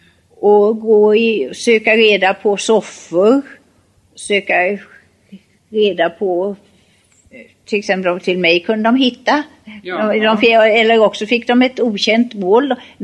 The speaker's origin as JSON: {"language": "Swedish", "town": "Karlstad", "region": "Värmland", "country": "Sweden", "tie": "born there", "also_born_or_lived": "Lund", "lives_now": "Stockholm, Sweden", "said": "Jag är född i Karlstad."}